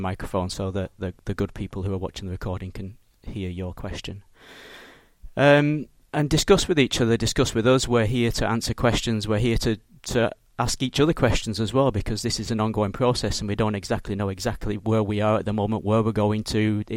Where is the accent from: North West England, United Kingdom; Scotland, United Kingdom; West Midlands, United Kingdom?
North West England, United Kingdom; I'm English. I'm from Britain. Apologies if you don't understand my accent. I'll try and tone it down a little bit. But I'm from the Northwest